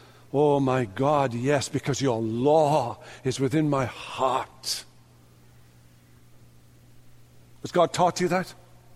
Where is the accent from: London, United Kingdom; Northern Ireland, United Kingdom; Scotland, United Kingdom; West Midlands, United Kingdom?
Northern Ireland, United Kingdom; I grew up in Northern Ireland, ministered there for 20 years.